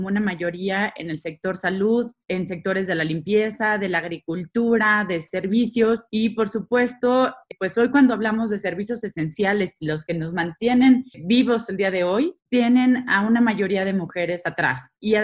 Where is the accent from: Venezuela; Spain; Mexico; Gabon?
Mexico; en mi país, en México, uno de cada cuatro hogares depende completamente del ingreso de una mujer